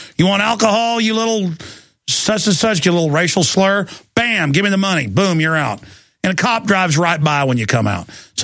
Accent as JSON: {"language": "English", "town": "Dallas", "region": "Texas", "country": "United States", "tie": "born or raised there", "said": "But I also, growing up in Dallas, Texas, they wouldn't sell us beer in Rockwall where I lived, underage people."}